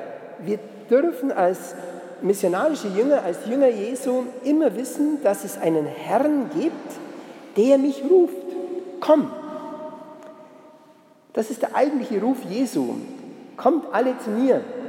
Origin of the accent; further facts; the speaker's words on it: Bavaria, Germany; wenn wir als Allgäuer dann eben plötzlich vielleicht nach Franken oder gar nach noch nördlichere Gebiete gehen müssten